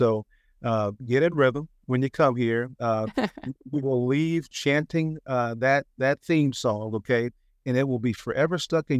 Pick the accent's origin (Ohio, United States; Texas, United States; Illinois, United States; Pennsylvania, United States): Texas, United States; Dallas-Fort Worth; And I'm a Texan, okay? And I grew up in Dallas-Fort Worth area.